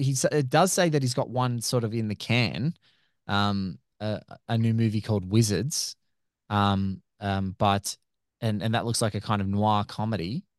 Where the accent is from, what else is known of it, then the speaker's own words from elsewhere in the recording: Australia; So as an Aussie